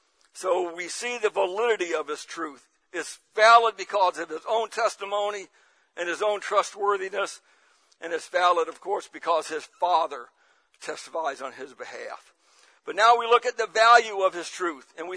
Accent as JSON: {"language": "English", "town": "St. Louis", "region": "Missouri", "country": "United States", "tie": "born or raised there", "said": "I grew up in St. Louis, and I went to the largest high school in the state of Missouri, Hazelwood High School."}